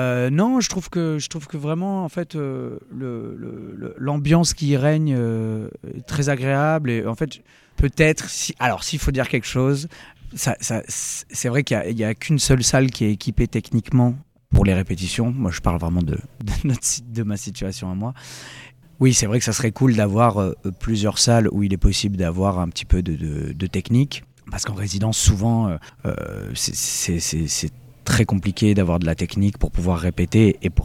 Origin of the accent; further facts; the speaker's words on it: Nice, Provence-Alpes-Côte d'Azur, France; je suis niçois, j'ai fait mes études de théâtre à Nice et j'en suis parti quelques années, mais je suis de retour